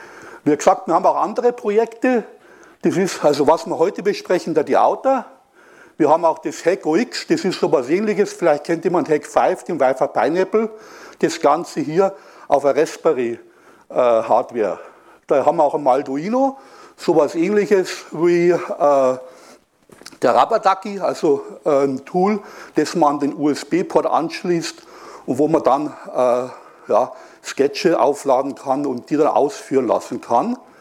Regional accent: Ingolstadt, Bavaria, Germany; ich komme aus Ingolstadt und Ingolstadt ist bekannt als die Schanz.

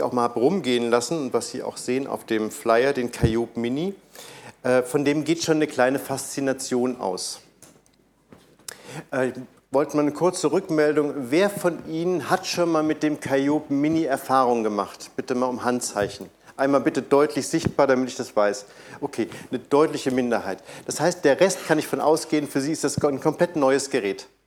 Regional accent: Berlin, Germany; ich komme aus Berlin

